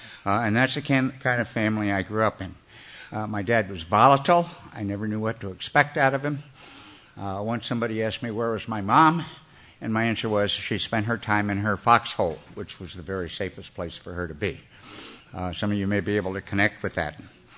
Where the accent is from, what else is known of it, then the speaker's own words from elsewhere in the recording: Mexican border, United States; moved away as an adult; even though I grew up on the Mexican border, I left home 5 days before my 18th birthday.